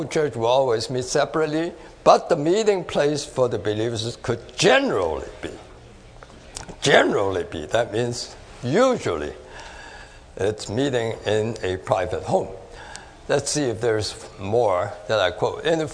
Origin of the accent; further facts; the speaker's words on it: Hong Kong; now in New York, United States; I grew up in Hong Kong